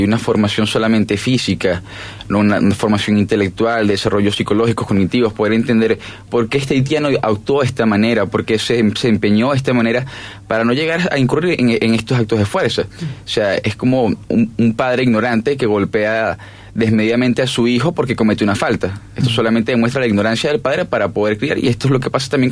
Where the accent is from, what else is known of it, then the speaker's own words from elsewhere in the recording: Venezuela; Es algo muy sencillo y es lógico, y es algo que pasó en mi país. ¿Y qué es lo peor? Que esto va en medida proporcional. Cada vez los grados son de más pequeños a más grandes. En Venezuela, mira cómo termina.